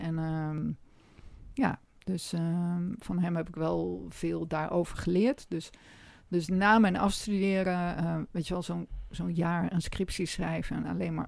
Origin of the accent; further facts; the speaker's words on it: Assen, Drenthe, Netherlands; ik ben opgegroeid in Assen, of All Places.